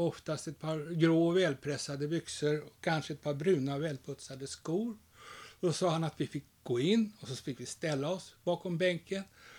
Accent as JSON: {"language": "Swedish", "town": "Stockholm", "region": "Stockholm County", "country": "Sweden", "tie": "born or raised there", "said": "Jag växte upp i Enskede, i närheten av Sofielundsplan."}